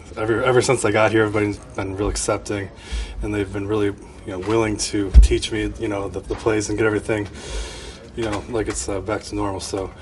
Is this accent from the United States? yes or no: yes; Midwest, United States; now in Detroit, United States; I'm from the Midwest, and it's good to be closer to home. So, we're excited to kind of get to know the Detroit area.